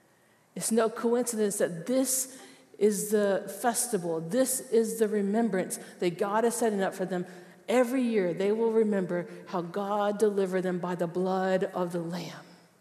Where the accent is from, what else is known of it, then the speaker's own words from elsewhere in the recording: Georgia, United States; Now, I'm from South Georgia. I know gnats.